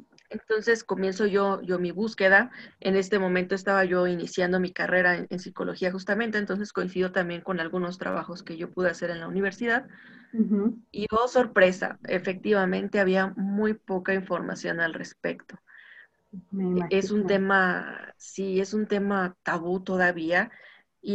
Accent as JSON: {"language": "Spanish", "country": "Mexico", "said": "yo soy mexicana y soy licenciada en Psicología Social."}